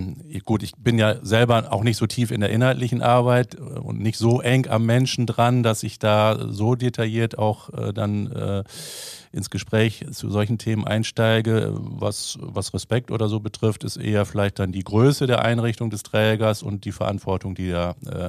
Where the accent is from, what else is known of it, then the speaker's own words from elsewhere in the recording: Aschendorf, Lower Saxony, Germany; Ansonsten bin ich aufgewachsen in Aschendorf, Einzelkind, hat Vor- und Nachteile.